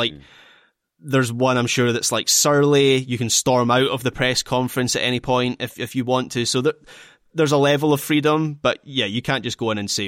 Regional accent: Scotland, United Kingdom; this might just be my disposition as a Scottish Stirling Albion fan

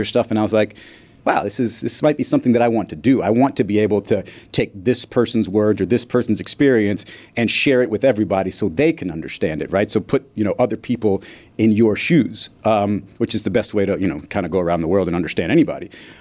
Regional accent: Miami, Florida, United States; So I grew up in Miami.

